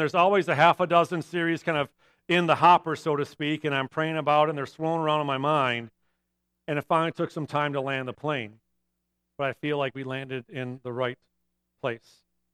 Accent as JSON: {"language": "English", "region": "Michigan", "country": "United States", "tie": "born or raised there", "said": "Now, I'm born and raised in Michigan, so I'm not surprised that it snowed yesterday and it might snow today."}